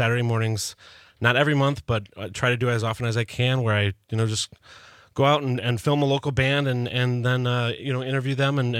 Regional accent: Chicago, Illinois, United States; now in Madison, United States

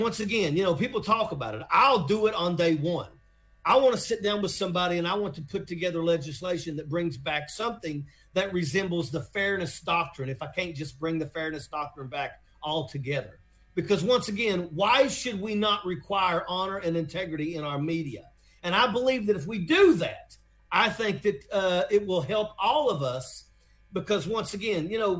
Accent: West Virginia, United States; Now, I come from West Virginia

